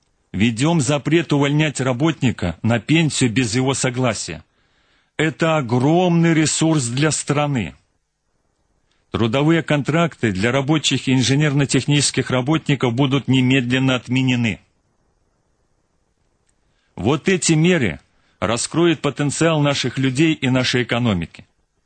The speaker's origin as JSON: {"language": "Russian", "country": "Belarus", "said": "Мы, белорусы, мовляв, на гэта не здольные."}